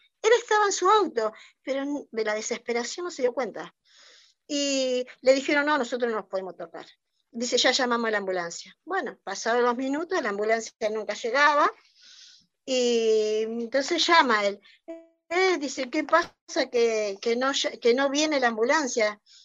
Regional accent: General Alvear, Mendoza, Argentina; yo soy de General Alvear, Mendoza

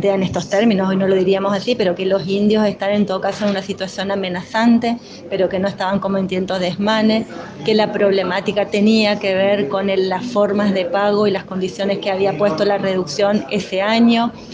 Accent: Chaco, Argentina; Ninguno de nosotros crecimos, los que crecimos en Chaco, no sabíamos de esto

